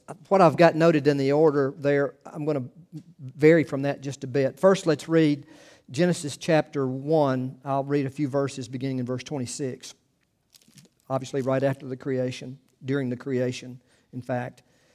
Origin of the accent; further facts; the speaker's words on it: United States; I'm an American, I'm a friendly guy.